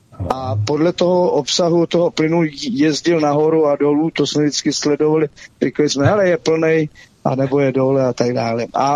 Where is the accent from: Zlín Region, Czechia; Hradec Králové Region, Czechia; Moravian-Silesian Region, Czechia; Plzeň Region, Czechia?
Plzeň Region, Czechia; Plzeň; Já jsem z Plzně rozenej